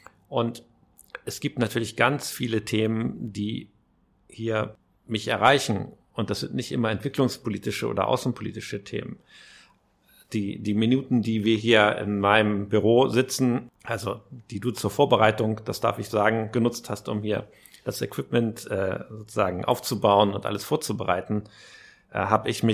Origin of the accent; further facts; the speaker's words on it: Hamburg, Germany; Also einmal bin ich Hamburger und auch wenn ich im Moment wahrscheinlich mehr Zeit in Flugzeugen und in Berlin verbringe, aber ich bin hier zu Hause, ich lebe hier